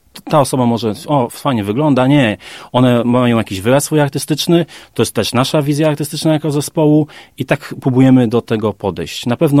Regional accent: Wejherowo, Pomeranian Voivodeship, Poland; pochodzimy z Wejherowa, wszyscy jesteśmy tutaj rdzennymi mieszkańcami Wejherowa

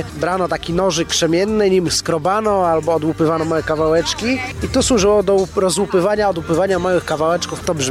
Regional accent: Toruń, Kuyavian-Pomeranian Voivodeship, Poland; jestem bucznikiem z Torunia.

